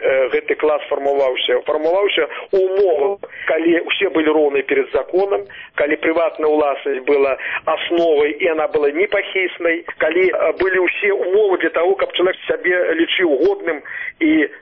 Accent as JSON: {"language": "Russian", "country": "Belarus", "said": "Мы, белорусы, повинны выбрать шлях у Европу."}